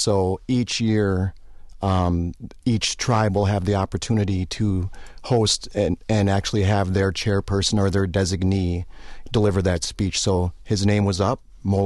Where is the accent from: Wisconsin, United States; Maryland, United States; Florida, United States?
Wisconsin, United States